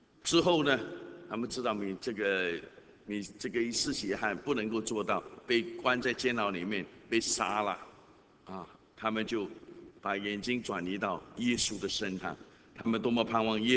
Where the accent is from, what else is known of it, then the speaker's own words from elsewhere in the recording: China; 就好像我们中国人什么太平盛世啊